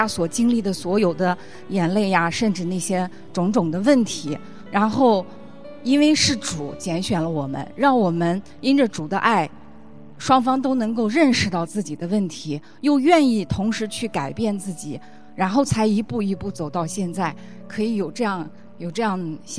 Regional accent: Lanzhou, Gansu, China; 因为我们是从最西边来的，这一次可能属我们最远，就是甘肃兰州那边

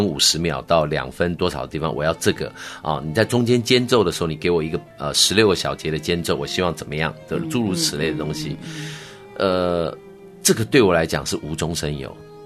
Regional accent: Taiwan; 我是台湾来的

